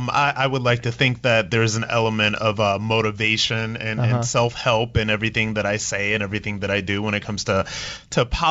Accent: Akron, Ohio, United States; I'm still of the people because I am from Akron, Ohio.

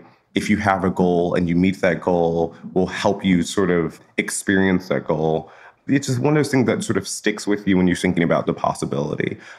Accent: Chicago, Illinois, United States; I think that was also one of the great things I think about growing up in Chicago at the time was that it was a big city with a lot of possibility

